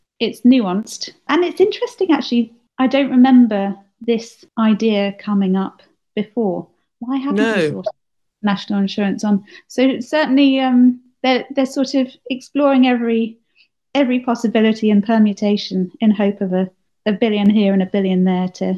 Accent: United Kingdom; and there are always things to grumble about here, and maybe that's sort of part of what we like about being British.

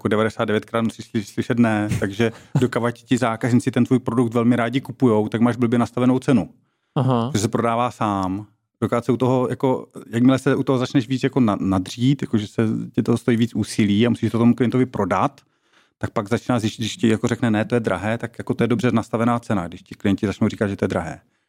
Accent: Ostrava, Moravian-Silesian Region, Czechia; pocházím teda z Ostravy

